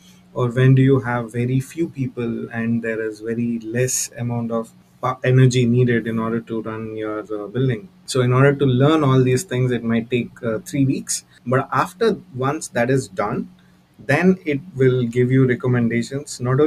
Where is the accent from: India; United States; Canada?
India; English is a second language; moved away as an adult; now in Germany; even though we're coming from India, we don't like so many like people and having seen so many people or even interacting with them on a daily basis. So that's one of the main reasons I moved to Germany.